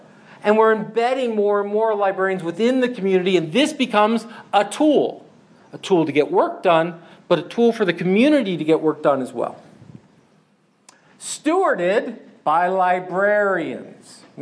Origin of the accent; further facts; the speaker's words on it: United States; That's like I'm from the United States.